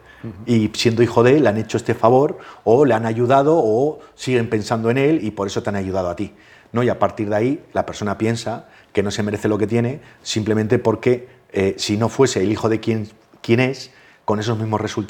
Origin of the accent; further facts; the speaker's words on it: Asturias, Spain; Yo soy asturiano, igual que tú